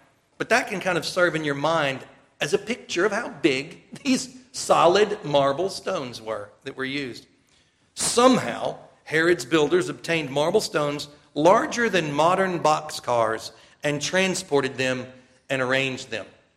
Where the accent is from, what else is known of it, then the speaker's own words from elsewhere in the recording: Tennessee, United States; Now, I did a little math. I'm from Tennessee.